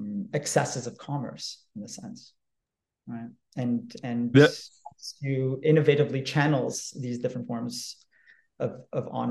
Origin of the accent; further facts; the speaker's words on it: Canada; You know, as a Canadian, I could come up with a specific example, but I'll park that for a moment.